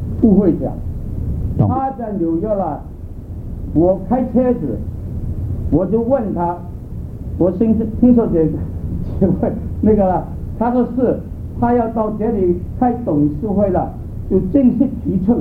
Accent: Hong Kong; Chinese is a second language; 我广东人，我快到76岁，我在香港长大，

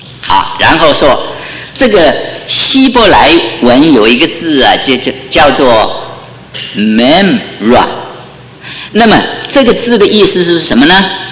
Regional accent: China; 但是那是我们中国人思想的道，究竟道是什么？

